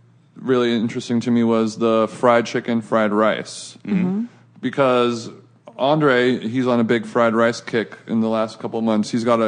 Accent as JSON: {"language": "English", "region": "California", "country": "United States", "said": "No, I'm from Orange County."}